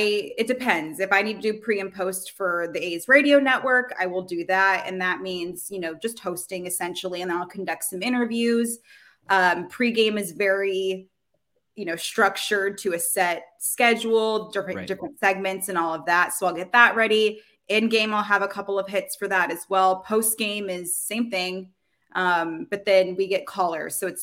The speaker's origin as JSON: {"language": "English", "town": "Baltimore", "region": "Maryland", "country": "United States", "tie": "born there", "said": "And I was born in Baltimore. So I was exposed to Oprah forever ago because my parents told me about this local news anchor woman who became a national celebrity."}